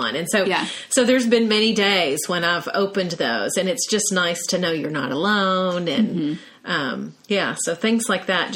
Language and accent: English; the South, United States; And as a Southerner, mm-hmm. I think personalized stationery is also a really nice gift.